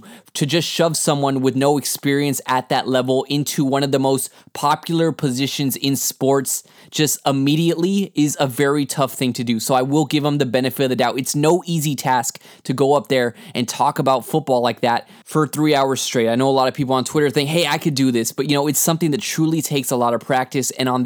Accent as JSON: {"language": "English", "region": "Texas", "country": "United States", "said": "Now, I'm from Texas, so I know I have a few listeners who are predominantly fans of the Cowboys"}